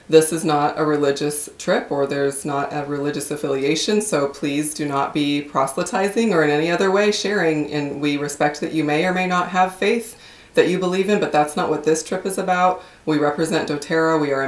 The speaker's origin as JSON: {"language": "English", "region": "Montana", "country": "United States", "tie": "born or raised there", "said": "So a friend of mine that I grew up with in Montana, Tanya Cottrell, started using essential oils"}